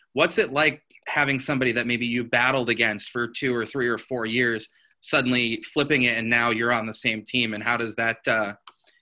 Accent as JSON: {"language": "English", "town": "East Hampton", "region": "Massachusetts", "country": "United States", "said": "like you growing up in Springfield, East Hampton, where I'm from, didn't have lacrosse either"}